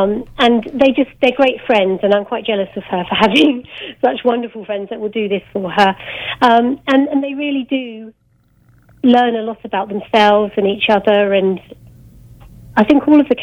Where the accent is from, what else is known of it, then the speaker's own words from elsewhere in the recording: Harpenden, East of England, United Kingdom; born there; I was born in Harpenden, just near the Hesse.